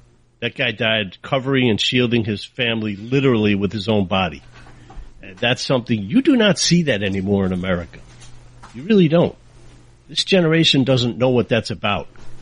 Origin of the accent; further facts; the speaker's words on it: New York, United States; because I'm from New York. The only weapon we can have in New York is our mouth